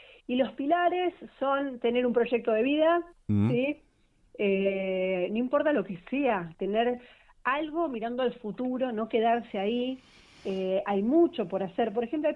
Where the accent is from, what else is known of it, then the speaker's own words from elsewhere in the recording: Mar del Plata, Buenos Aires Province, Argentina; La abuela se perdía por el barrio en Mar del Plata, que es de donde soy yo